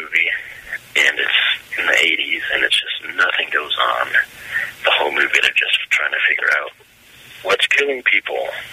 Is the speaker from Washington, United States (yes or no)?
yes; Washington, United States; I'm from Washington State, and so like there's a lot more stuff about Bigfoot here.